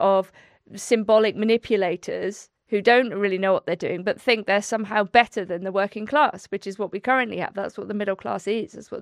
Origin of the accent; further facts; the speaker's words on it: South West England, United Kingdom; I grew up in Wiltshire, which has extraordinarily singular places, right? It is a very, very specific place with prehistoric sites.